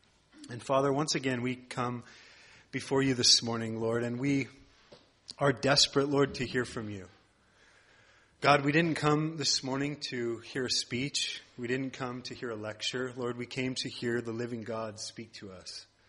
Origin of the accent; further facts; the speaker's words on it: United States; moved away as an adult; now in South Africa; and I'm from America originally, but we've been in South Africa for 5 years now, or almost 6 years.